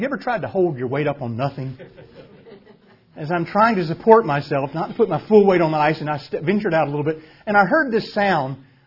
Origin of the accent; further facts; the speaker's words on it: North Carolina, United States; I'm from North Carolina. You don't walk on ice in North Carolina.